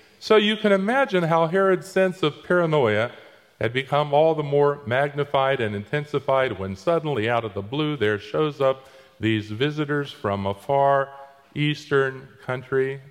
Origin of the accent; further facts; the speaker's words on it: Daytona Beach, Florida, United States; I grew up in Daytona Beach, Florida